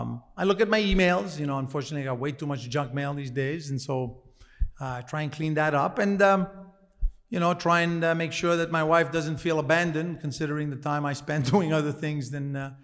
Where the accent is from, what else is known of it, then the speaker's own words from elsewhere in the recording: Quebec, Canada; because we grew up in Quebec here